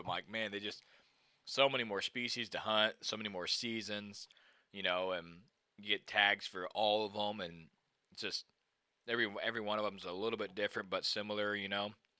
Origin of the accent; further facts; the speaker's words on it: Missouri, United States; I grew up in Missouri, really healthy turkey population